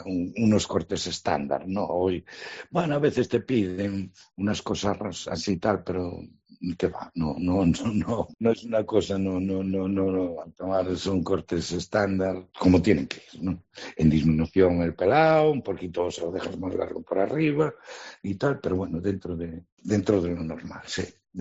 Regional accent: Ferrol, Galicia, Spain; tres somos de Ferrol, va un carpintero, Roberto, el amas de velero y el peluquero que soy yo. Somos de Ferrol los tres

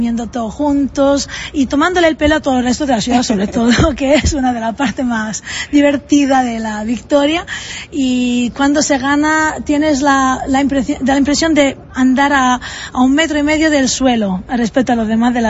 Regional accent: Tuscany, Italy; Spanish is a second language; Yo soy de La Loba, que claro, es el mejor barrio de toda la ciudad

